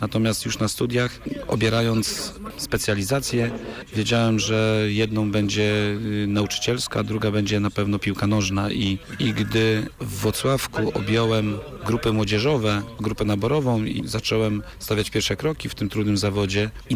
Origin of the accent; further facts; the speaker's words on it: Holendry Bytońskie, Kuyavian-Pomeranian Voivodeship, Poland; Ja pochodzę z małej miejscowości, z Holendrów Bytońskich, spod Radziejowa